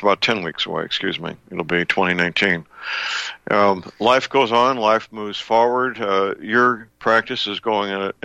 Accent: St. Louis, Missouri, United States; Dr. Leonard Wilbert is a chiropractic physician living and working in my hometown, St. Louis, Missouri.

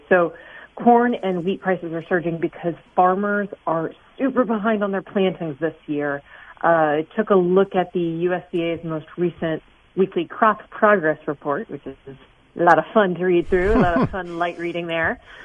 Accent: Louisiana, United States; And that is just killing farmers, especially here in my home state of Louisiana.

